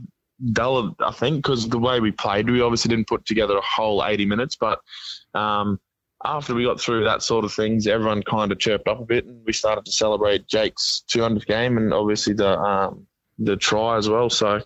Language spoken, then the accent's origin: English; Townsville, Queensland, Australia; growing up out in Dirigan in Townsville here, everyone always has dreams and aspirations.